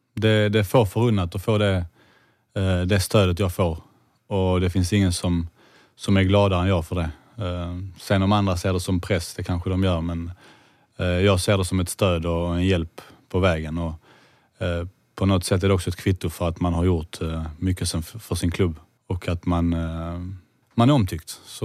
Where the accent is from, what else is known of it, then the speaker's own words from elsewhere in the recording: Kävlinge, Skåne, Sweden; also born or lived in Uruguay; Och sen så var det här nere i Skåne, så vi hittade en lägenhet i Kävlinge. Och där blev det liksom. Vi blev kvar där, jag blev kvar där tills jag var 16